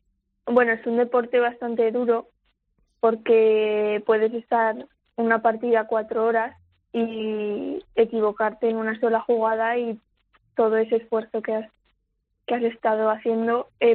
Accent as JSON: {"language": "Spanish", "town": "Cuarte", "region": "Aragon", "country": "Spain", "said": "De Cuarte, de Huesca."}